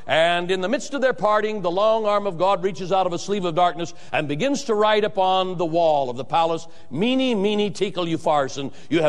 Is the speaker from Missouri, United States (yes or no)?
no; Boise, Idaho, United States; Now, there came to my hometown, Boise, Idaho, about 5 years ago